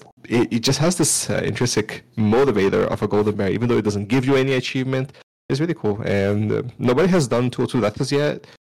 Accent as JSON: {"language": "English", "country": "Brazil", "tie": "born or raised there", "said": "I'm from Brazil. I've born, raised, lived here, never left Brazil."}